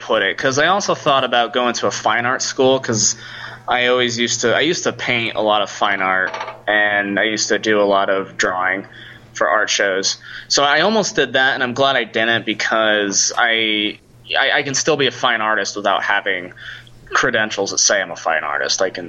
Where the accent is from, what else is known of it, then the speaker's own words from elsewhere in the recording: Wyoming, United States; I'm from Wyoming, so I wanted to be this kind of country bumpkin.